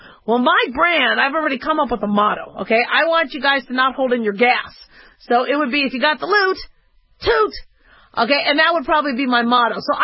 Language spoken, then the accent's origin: English; Las Vegas, Nevada, United States; Okay, so, I'm from Vegas.